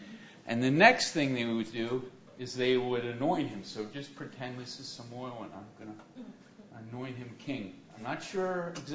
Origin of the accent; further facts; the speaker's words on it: United States; Being American, I myself really don't have a good concept of a king